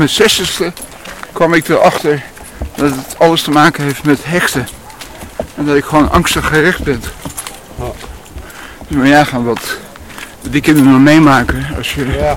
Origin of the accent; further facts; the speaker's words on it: Netherlands; also born or lived in South Africa; Ik ben geboren in Zuid-Afrika.